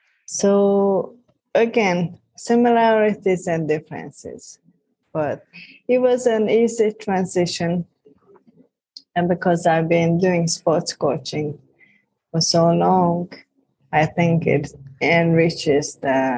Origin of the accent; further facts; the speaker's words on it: Hungary; now in London, United Kingdom; I am from Hungary originally, and I trained as a gymnast